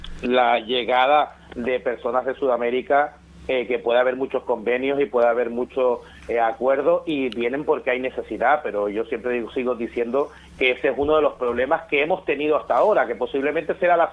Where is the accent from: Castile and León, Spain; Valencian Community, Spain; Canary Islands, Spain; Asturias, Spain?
Canary Islands, Spain; Santa Úrsula; yo que soy de Santa Úrsula